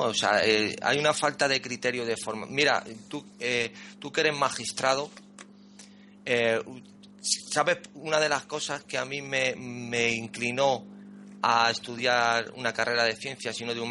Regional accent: Spain; yo vivo en España, me crié en España

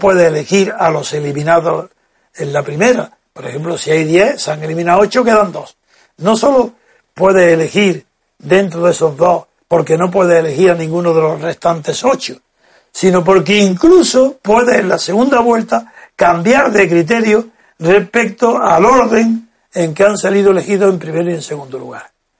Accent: Spain; primero porque soy español y quiero primero lo mejor para España, para mi país

